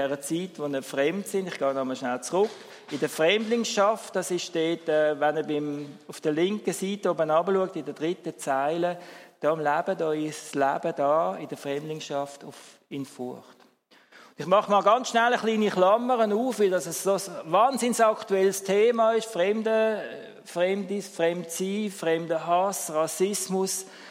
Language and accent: German; Switzerland; Was findest du das Sonderlichste an uns Schweizer?